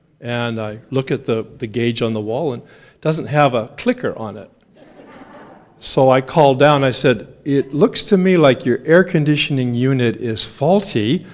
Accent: Los Angeles, California, United States; It's interesting because this is my weather. I come from Los Angeles.

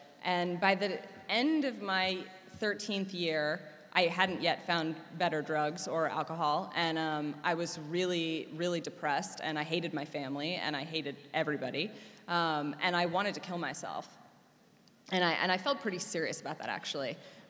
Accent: Ohio, United States; I grew up in Ohio. I saw you lone Ohioan over there. Yep. I grew up in Ohio, and I grew up in a family.

